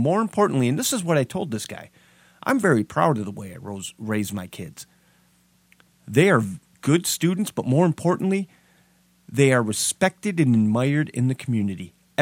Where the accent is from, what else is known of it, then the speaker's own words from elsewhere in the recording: Michigan, United States; Donald Trump was in my home state of Michigan in Battle Creek